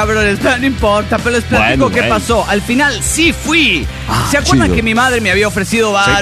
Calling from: Mexico City, Mexico; Hola, soy la lunática del DF mexicano.

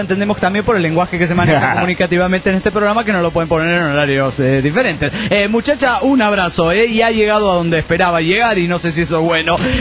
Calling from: Olavarría, Buenos Aires Province, Argentina; Soy la muchacha de Olavarría, Argentina.

